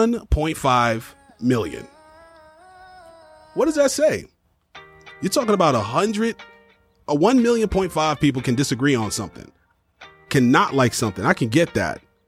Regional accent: New York, United States; Yeah, if you don't know, yeah, I'm from New York, but I'm a big

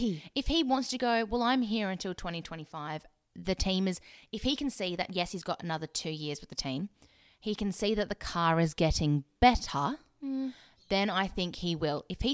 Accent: Australia; If being an Australian has taught us anything, particularly given the assumptions that we have put upon Piastri based on where he's grown up

